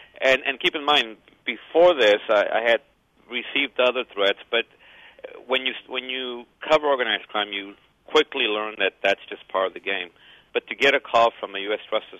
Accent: El Paso, Texas, United States; something that I think many Mexicans, including myself, kind of try to look the other way. I mean, I knew growing up in El Paso and along the Mexico border, El Paso Juarez, I knew that they were there.

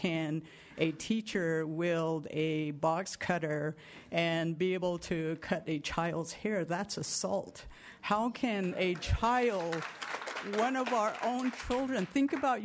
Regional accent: Shiprock, New Mexico, United States; born and raised in Shiprock. I have a background in law enforcement. I've been in law enforcement for 30 years, and I was the chief of police for the Navajo Nation

